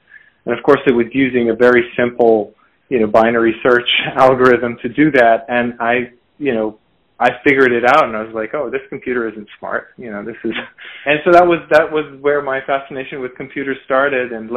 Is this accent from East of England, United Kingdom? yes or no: no; London, United Kingdom; born there; also born or lived in Moscow, United States / Japan; I was born in Wimbledon, London, England. But I lived in many places. My parents are Iranian. I went to kindergarten in Moscow, Idaho, and went to middle school in Ealing, London.